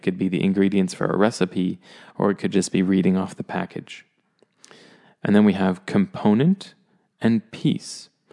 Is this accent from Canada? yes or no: yes; Canada; And I'm from Canada